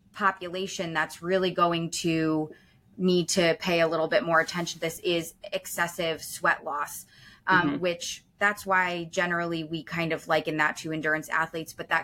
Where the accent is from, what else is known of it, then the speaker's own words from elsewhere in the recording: Connecticut, United States; now in South Carolina, United States; I grew up in Connecticut.